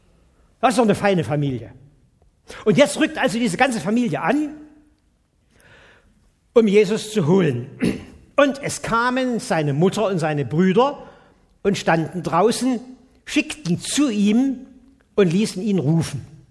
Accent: East Germany, Germany; ich bin ja schon in der Nazizeit aufgewachsen und dann kam die Kommunistenzeit. Wir sind in der DDR ja alle, vom kleinen Kind in der Kinderkrippe bis zum Hochschulprofessor, wir sind ja alle nach dem gleichen Maßstab erzogen worden.

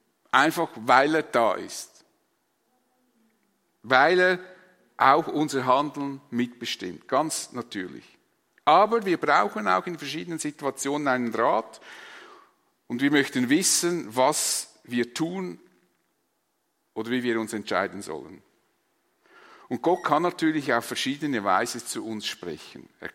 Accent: Switzerland; Ich meine, als Schweizer sind wir uns nicht gewohnt, Wohnungen zu renovieren.

